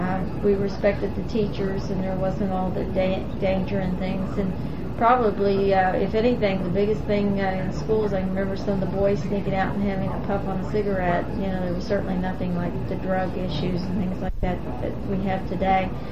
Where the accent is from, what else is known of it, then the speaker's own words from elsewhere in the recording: Cincinnati, Ohio, United States; even though I grew up in Cincinnati, I lived in a suburb of Cincinnati that was all white, and I really did not go to school with any black children